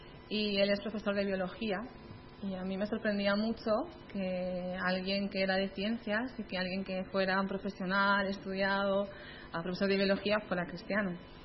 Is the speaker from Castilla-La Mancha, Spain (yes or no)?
no; Bilbao, Basque Country, Spain; now in Venezuela; Yo soy de Bilbao, aunque llevo 10 años viviendo en Venezuela, pero soy de Bilbao.